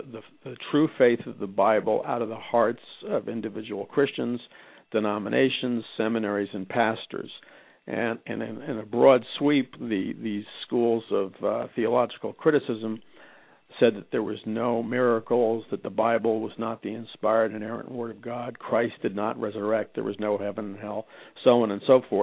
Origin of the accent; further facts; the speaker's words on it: New York City, New York, United States; I grew up in New York City. I was demonstrating with the radical activist Abby Hoffman when I was 15 years old.